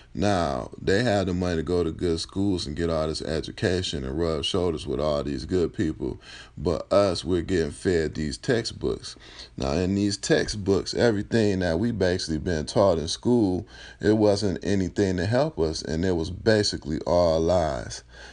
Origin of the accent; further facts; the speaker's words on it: Detroit, Michigan, United States; Now, see, the problem we have, like, especially where we come from, I'm from Detroit, where it's hard for a group of individuals to get together and shine and really do something.